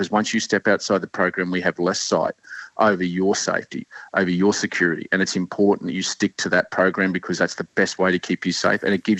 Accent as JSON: {"language": "English", "country": "Australia", "said": "I'm an Australian."}